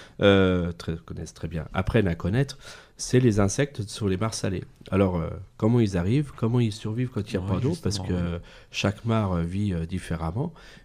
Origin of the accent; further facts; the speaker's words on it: Gondrexange, Grand Est, France; Alors que j'allais toujours me baigner quand j'étais gamin à Gondrexange.